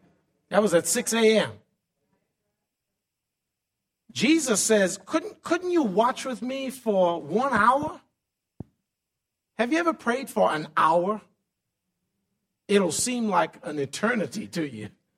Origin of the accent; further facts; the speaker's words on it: New York City, New York, United States; I remember those prayer warriors at the churches that I would frequent when I was growing up in New York City.